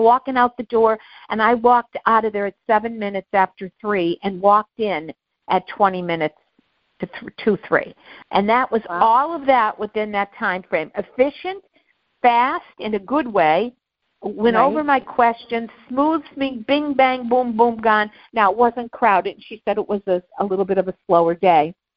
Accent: Scranton, Pennsylvania, United States; born there; I was born in Scranton State Hospital back in 1961

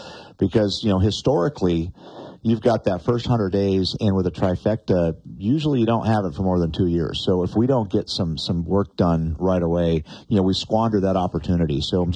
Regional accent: United States; I look at the opportunities that I had growing up, just from being an American

